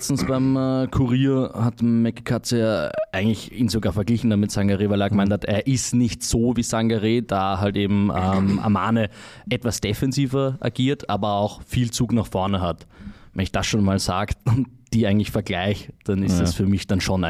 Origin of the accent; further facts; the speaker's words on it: Vienna, Austria; Ich bin groß geworden in der Nähe von Schönbrunn